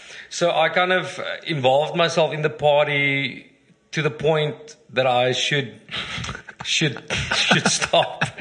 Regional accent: Ingekerk, South Africa; So my dad's a Dutch Reformed minister. I grew up in Ingekerk.

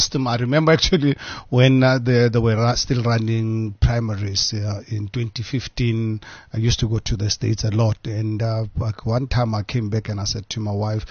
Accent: South Africa; for me as a South African watching from outside, Trump is actually one of the best things that ever happened to America.

